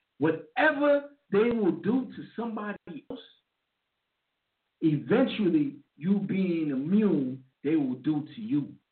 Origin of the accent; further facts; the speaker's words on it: United States; probably get me deported, and I'm American.